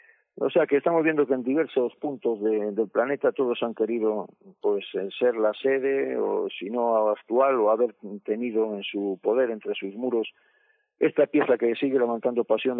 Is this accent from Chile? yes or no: no; Castile and León, Spain; a pesar de que yo soy leonés